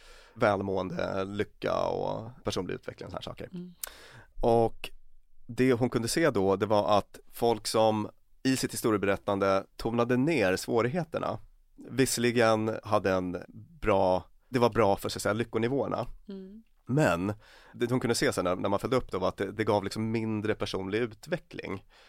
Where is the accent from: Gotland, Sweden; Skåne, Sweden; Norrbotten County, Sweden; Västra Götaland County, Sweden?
Norrbotten County, Sweden; Luleå; born there; Jag föddes i Luleå i och för sig.